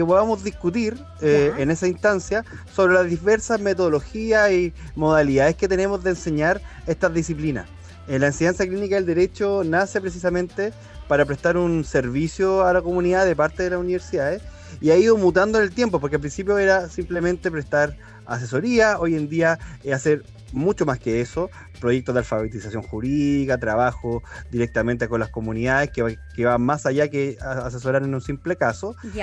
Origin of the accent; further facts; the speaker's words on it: Santiago, Santiago Metropolitan, Chile; yo que soy santiaguino